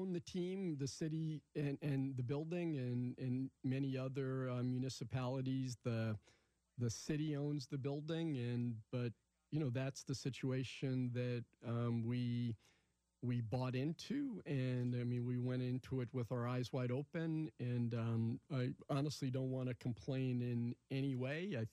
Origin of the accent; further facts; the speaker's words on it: Washington, District of Columbia, United States; I'm actually thrilled with being able to own teams and buildings in my hometown, and I'm very, very committed to the community.